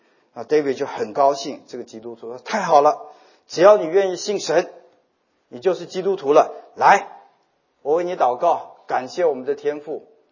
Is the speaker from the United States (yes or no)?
no; China; 那我们中国人，就我们中国人两样都要，犹太人要神迹，中国人要不要神迹？